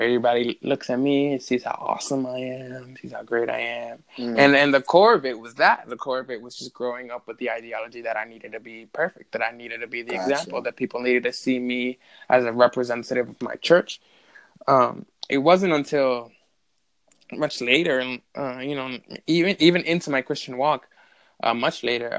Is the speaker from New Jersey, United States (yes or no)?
no; Brooklyn, New York, United States; It was in Brooklyn too, because I was born and raised in Brooklyn.